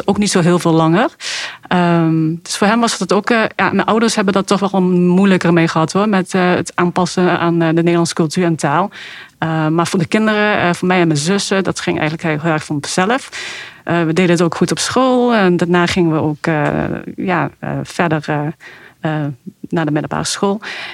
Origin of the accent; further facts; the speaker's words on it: Helmond, North Brabant, Netherlands; also born or lived in Zhejiang, China; Dus mijn jeugdjaar heb ik doorgebracht in Helmond.